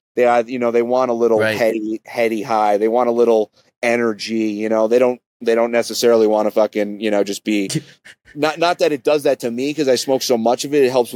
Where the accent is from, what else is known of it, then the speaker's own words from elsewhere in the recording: New York, United States; Luckily, growing up in New York, there was a pretty big market